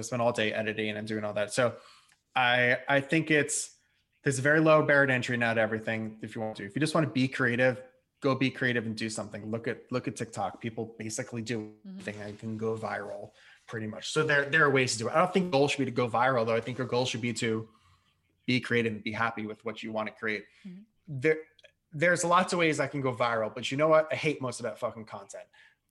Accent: New York, United States; I've had all the benefits of the world of growing up in Westchester and doing all that shit and going to NYU.

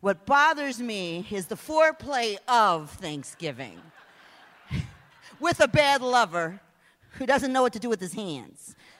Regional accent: United States; That's what it's like being an Indian. They turn around and they say, oh, we didn't know there were so many Indians.

